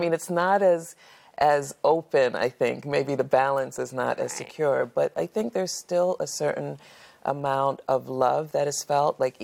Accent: Brooklyn, New York, United States; moved away; I mean, I grew up in Brooklyn in my first part of life before my family relocated.

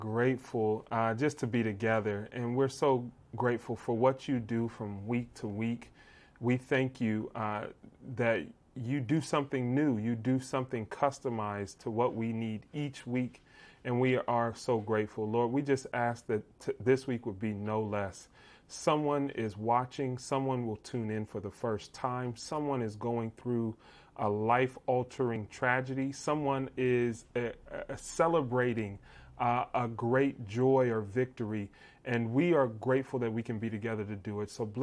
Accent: Columbus, Ohio, United States; I am live from Columbus, Ohio right now in my mom's home. This is the home that I grew up in.

